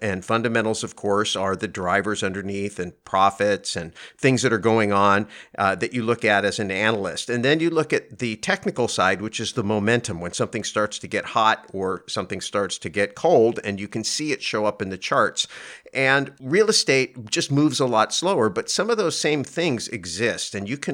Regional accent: California, United States; I grew up in Silicon Valley before it was Silicon Valley, when it was just Santa Clara County.

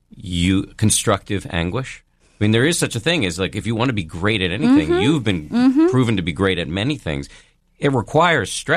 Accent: Massachusetts, United States; Because I grew up in Massachusetts.

